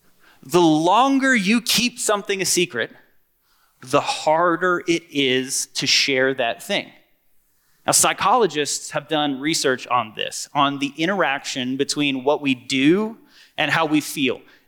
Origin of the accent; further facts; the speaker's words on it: the South, United States; And here is something else that's true about me. I am from the South.